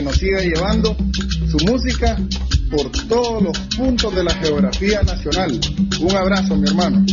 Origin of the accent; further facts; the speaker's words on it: Nicaragua; nos identifica como nicaragüense y la que nos hace amar esta tierra a donde nacimos.